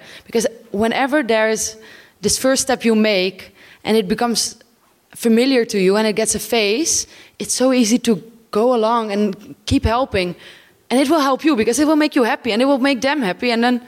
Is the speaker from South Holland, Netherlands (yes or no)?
no; Friesland, Netherlands; English is a second language; I'm from Holland, especially I'm from the north, Friesland